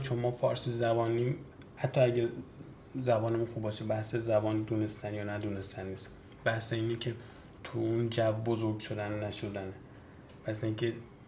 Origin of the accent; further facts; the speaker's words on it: Iran; درکمون هم درک ایرانیه، تو ایران بزرگ شدیم، جومون جو ایران بوده